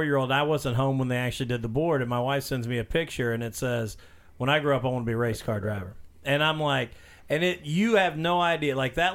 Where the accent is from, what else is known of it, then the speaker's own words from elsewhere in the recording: Mitchell, South Dakota, United States; Yeah, but here's the thing: only the tough can make it in Mitchell. When all you got's a cement company, you got to be tough.